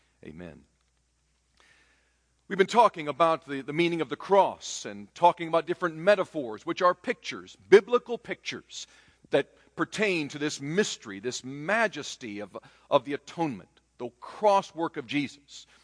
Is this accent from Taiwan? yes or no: yes; Taiwan; As a young boy growing up in Taiwan, I saw often the slitting of the throats of animals, watching the blood being caught by Buddhist priests.